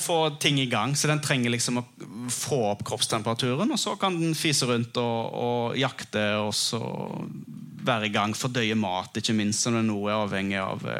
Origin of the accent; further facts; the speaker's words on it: Western Norway, Norway; typisk habitat vestpå, der jeg kommer fra.